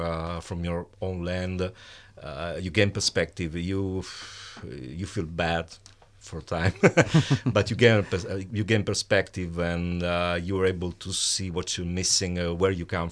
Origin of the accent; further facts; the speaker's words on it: Catania, Sicily, Italy; No, that's me, that's Catanese